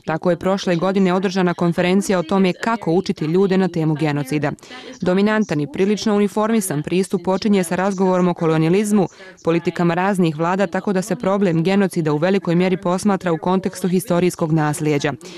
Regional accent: United States; Ja bih bila neuviđavna kao Amerikanka

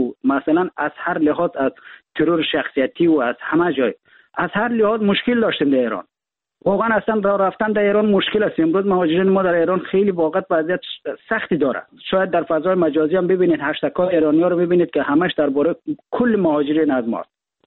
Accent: Afghanistan; ما در افغانستان در کشور جنگ زده بزرگ شدیم.

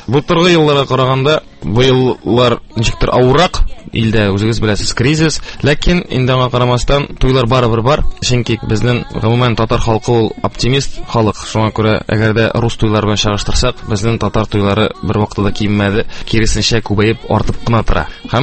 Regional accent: Kazan, Tatarstan, Russia; born there; 30 октябрендә 1982 елны дөньяга барлыкка килдем. Үзем мин Казанда тудым. Әти шулай ук Казан егете, ул да булса менә элек Яңа Бистә дигән бистә бар ие. Шунда туып үскән, аның әти-әнисе Арча ягыннан килгәннәр.

